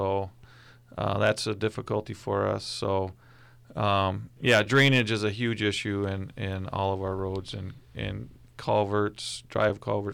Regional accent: Michigan, United States; I was born and raised in Osceola County.

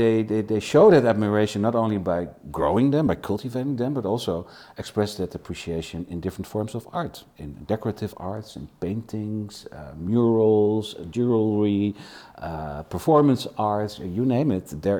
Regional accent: Netherlands; now in The Hague, Netherlands; I am from the Netherlands. I live in The Hague.

